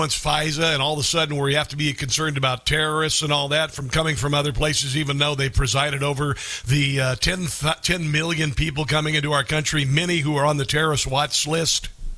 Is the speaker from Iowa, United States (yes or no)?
yes; Iowa, United States; Oh, the governor of Iowa, my home state